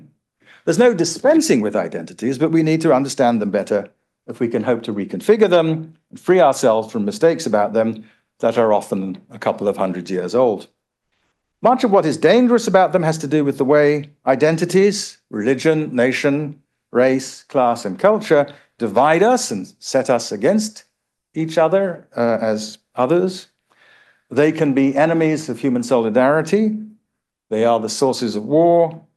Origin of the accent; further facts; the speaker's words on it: England, United Kingdom; born there; I was born in England before Ghana's independence. So I was the subject of Her Majesty in two ways, someone born in England to an English mother and as a subject, a colonial subject.